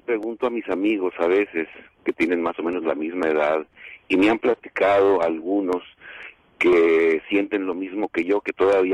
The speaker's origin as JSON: {"language": "Spanish", "country": "Mexico", "said": "yo hablo por mí, yo soy mexicano y yo nunca tuve ninguna educación sexual."}